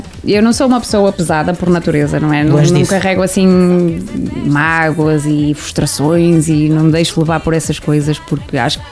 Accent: Esposende, Braga, Portugal; also born or lived in Barcelos; Mas eu nasci em Barcelos, as minhas raízes estão lá, a minha família está em Barcelos, mas, ou melhor, grande parte da minha família está em Barcelos. Mas quando eu tinha 9 anos, os meus pais resolveram ir morar para Esposende e eu ali fiquei, portanto, eu tenho 41, fui para lá com 9.

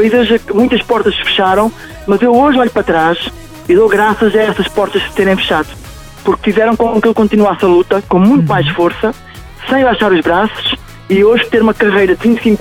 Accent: Algarve, Portugal; now in Lisbon, Portugal; eu há 25 anos saí do Algarve para Lisboa

